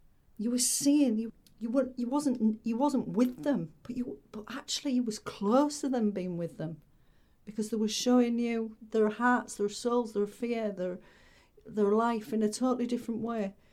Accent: Hull, Yorkshire and the Humber, United Kingdom; I was living in Surrey and a long way from home because I'm from Hull.

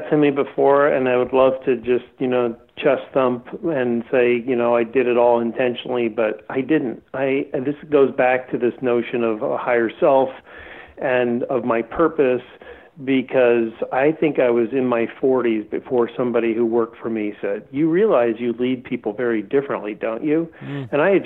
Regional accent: New York, United States; I grew up, as I mentioned, I grew up on Long Island.

